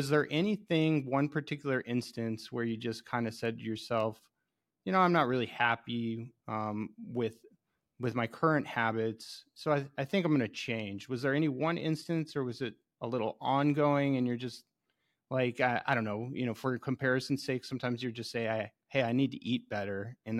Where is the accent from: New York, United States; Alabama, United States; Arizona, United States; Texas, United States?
Arizona, United States; And I'm also from Arizona.